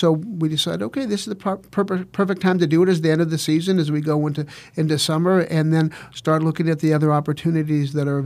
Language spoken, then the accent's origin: English; California, United States; I'm from California, so I was ready.